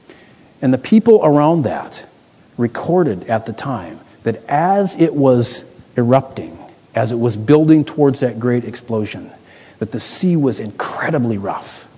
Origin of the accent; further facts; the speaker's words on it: Michigan, United States; moved away; grew up in Michigan. You probably hear the oots and the boots in my voice every once in a while. I grew up in Michigan, and I actually lived much of the summers on a lake, a fairly sizable lake.